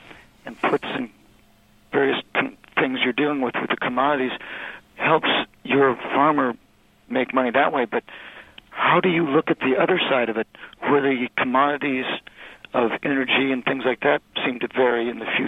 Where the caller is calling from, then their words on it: Belgium; Just fine. Belgium.